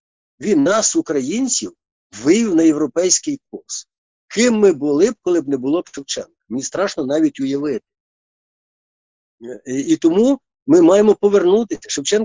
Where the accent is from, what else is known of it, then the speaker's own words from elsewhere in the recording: Kaniv, Cherkasy Oblast, Ukraine; я з Канева, що я з музею Шевченка